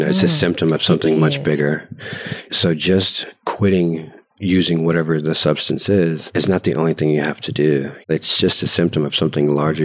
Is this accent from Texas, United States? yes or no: yes; Nacogdoches, Texas, United States; I am from Nacogdoches, Texas. Currently from Nacogdoches, Texas, 37.